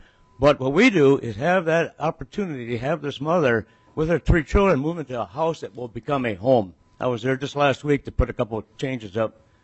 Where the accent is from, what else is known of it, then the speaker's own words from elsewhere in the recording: Uppsala, Uppsala County, Sweden; Isaac is from Uppsala, and I am from Uppsala too. So the treats are kind of a natural thing that Scandinavians do.